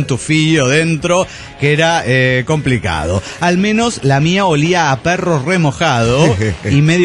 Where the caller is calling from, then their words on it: Nezahualcóyotl, State of Mexico, Mexico; Hola, ¿cómo están? … de Netzahualcóyotl, México.